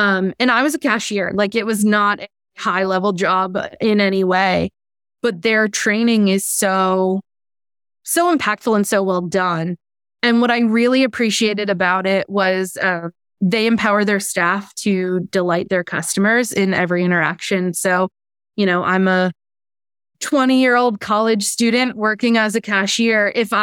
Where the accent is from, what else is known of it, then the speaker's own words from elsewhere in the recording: Buffalo, New York, United States; So I am from Buffalo, New York. I went to a super tiny high school.